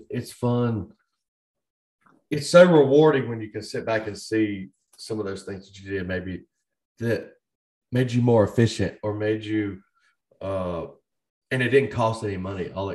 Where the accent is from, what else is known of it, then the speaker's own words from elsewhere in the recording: Hampstead, North Carolina, United States; I grew up in Hampstead, not far from where you are right now. Went to Topsail Elementary and Topsail Middle School